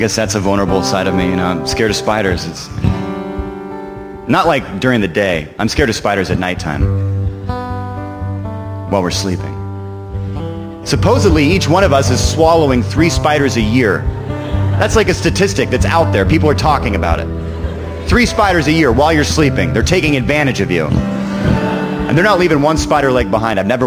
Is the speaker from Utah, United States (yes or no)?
no; Seattle, Washington, United States; born there; I was born in Seattle